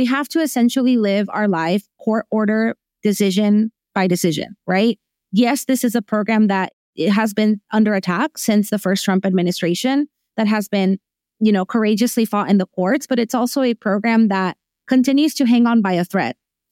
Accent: Venezuela; especially those back home, my home country of Venezuela.

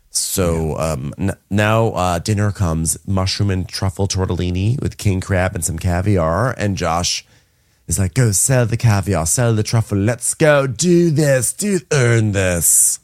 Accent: United Kingdom; Listen, I'm British, but it doesn't mean I'm automatically sophisticated.

